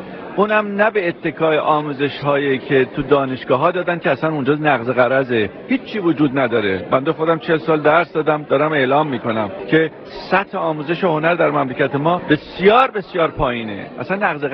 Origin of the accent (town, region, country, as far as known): Iran